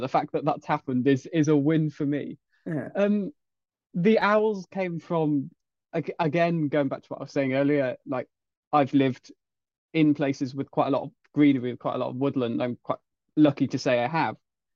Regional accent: East Midlands, United Kingdom; I grew up in the Peak District, so in the middle of a national park.

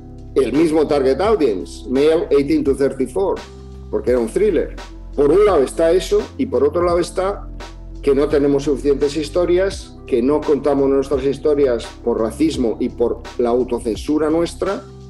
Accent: Spain; me dice, ¿de dónde es usted? Digo, España.

